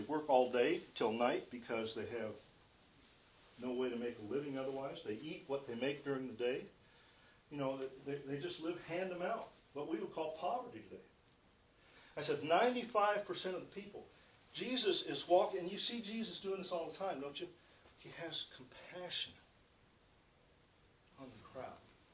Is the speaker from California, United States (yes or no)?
no; Eau Claire, Wisconsin, United States; born there; I wasn't born in Milwaukee. I was born in Eau Claire. So, you know, I'm from the north, have that experience.